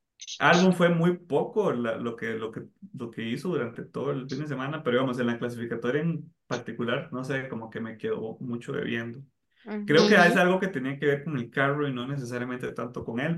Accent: Costa Rica; costarricenses

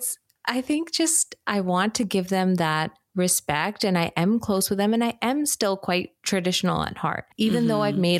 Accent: Singapore; there was so much similarity to how I grew up in Singapore, of this island culture

